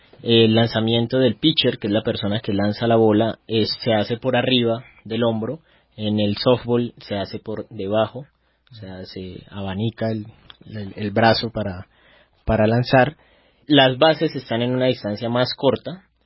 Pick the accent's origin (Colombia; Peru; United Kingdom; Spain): Colombia; Puerto Bogotá, Cundinamarca; also born or lived in Medellín; Puerto Bogotá, Cundinamarca.